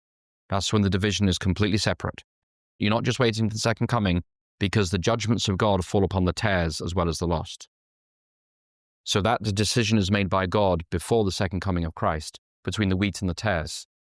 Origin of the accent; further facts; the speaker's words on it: England, United Kingdom; As an Englishman, you know, in England, we're very restrained, you know, in our emotions.